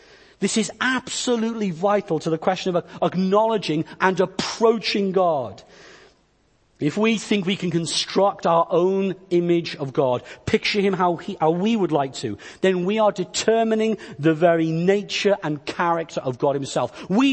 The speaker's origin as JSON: {"language": "English", "region": "Wales", "country": "United Kingdom", "tie": "born there", "said": "I didn't choose to be Welsh. I was born in Wales to Welsh parents."}